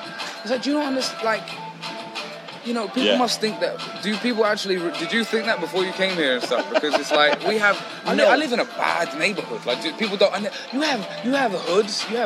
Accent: Eritrea; If they go there and they see my surname, they see my first name as well, because the president knows my first name. He knows that my dad had a son called … which is like a famous name in Eritrea.

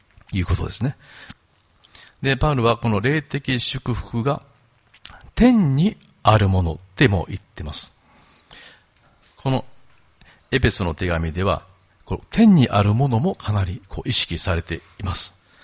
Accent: Kobe, Hyogo, Japan; 私は昭和35年に生まれて神戸にずっといます

